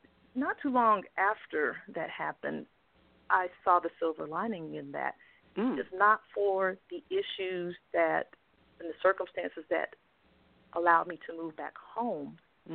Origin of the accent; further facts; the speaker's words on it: Georgia, United States; And I'm from Georgia, born and raised in Georgia, and I've been in Atlanta for a combined total almost 10 years now.